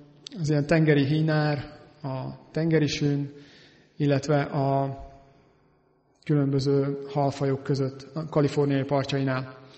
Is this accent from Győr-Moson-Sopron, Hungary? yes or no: no; Esztergom, Komárom-Esztergom, Hungary; én esztergomi vagyok